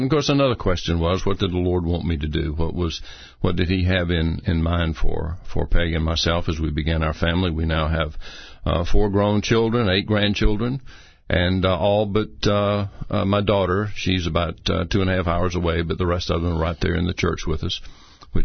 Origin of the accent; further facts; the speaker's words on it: Albany, Georgia, United States; Well, I was born and raised right there in Albany, Georgia.